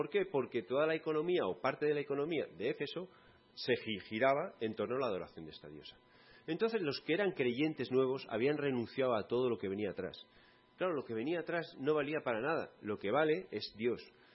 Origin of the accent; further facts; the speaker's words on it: Spain; Y los que somos españoles, criados españoles, educados españoles, en colegios españoles, y que hemos recibido la enseñanza española